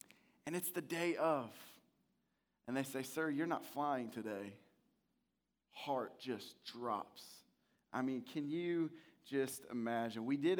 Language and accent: English; Canada; and I'm from Canada